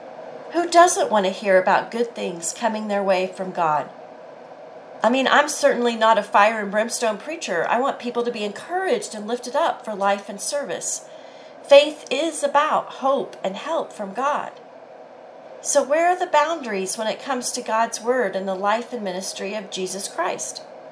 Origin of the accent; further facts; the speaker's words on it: Oklahoma, United States; As most of you know, I'm from Oklahoma, a televangelism mecca.